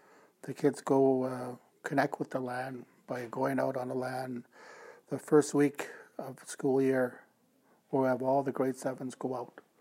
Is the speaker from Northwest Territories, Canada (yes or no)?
yes; Northwest Territories, Canada; I'm Dene Tetlina from the Dene Tequea First Nation in Fort Reyes.